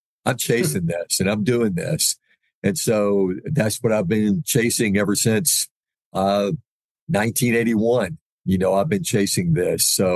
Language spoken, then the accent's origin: English; Birmingham, Alabama, United States; And then I grew up watching sportscasters in the Birmingham market, like, you know, Herb Winches, Ken Lass, Scott Palmer, those guys.